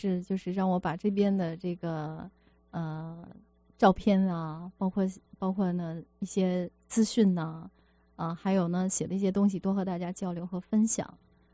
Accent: Xi'an, Shaanxi, China; now in Seattle, United States; 我到了这里来之后呢，我其实还在想啊，我们怎么样把我们的比如说我是来自西安

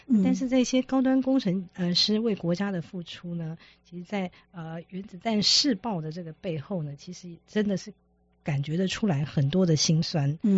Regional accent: Yilan, Yilan County, Taiwan; 对，宜兰

